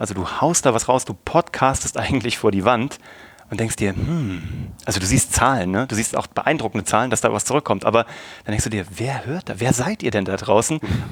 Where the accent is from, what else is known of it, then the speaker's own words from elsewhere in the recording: Kassel, Hesse, Germany; now in Munich, Germany; Ich komme aus Kassel eigentlich, ich bin jetzt 38, ich habe wie gesagt einen Sohn, 6 Jahre alt, meine Frau Charlotte, ich lebe jetzt in München.